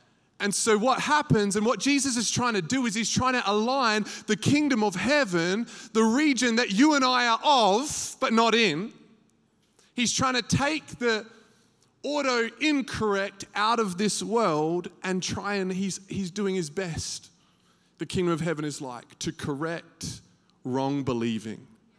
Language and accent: English; United States; all those O-U-R words are now O-R's because I'm American.